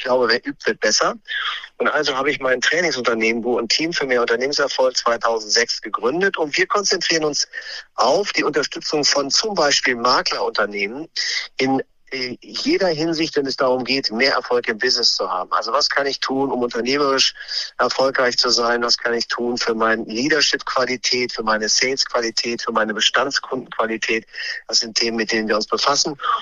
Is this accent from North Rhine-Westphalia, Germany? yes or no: yes; Düsseldorf, North Rhine-Westphalia, Germany; Als Düsseldorfer ist das ja eher manchmal schwer zu formulieren